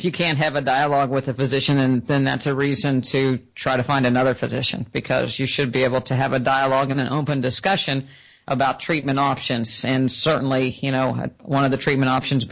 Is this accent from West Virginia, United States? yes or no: yes; West Virginia, United States; now in Florida, United States; And, you know, I'm from West Virginia originally, I live in Florida now.